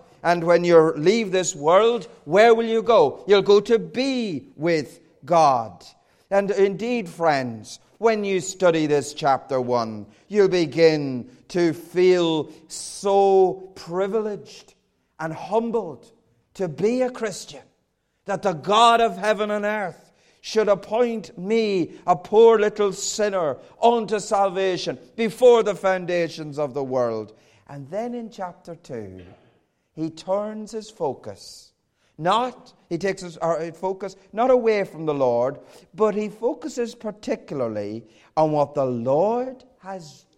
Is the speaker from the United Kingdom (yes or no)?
no; Ireland; accent: Irish; I grew up in a loving Roman Catholic home in the south of Ireland. You can tell that from my accent.